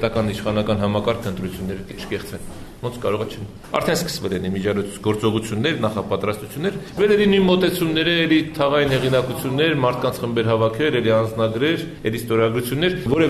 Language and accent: Armenian; Yerevan, Armenia; Ինձ որպես երևանցի ոչինչ չեն տվել։